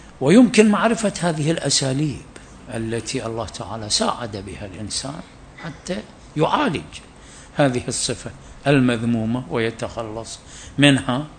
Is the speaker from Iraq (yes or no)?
yes; Iraq